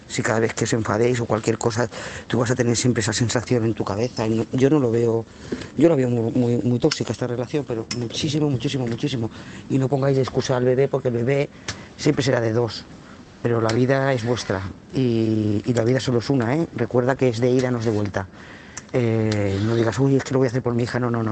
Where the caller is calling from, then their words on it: Lloret de Mar, Catalonia, Spain; de Lloret de Mar.